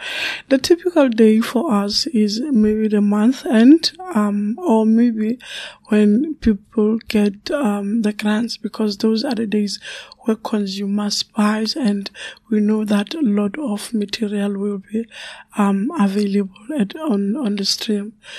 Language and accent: English; Eastern Cape, South Africa; I grew up in Eastern Cape.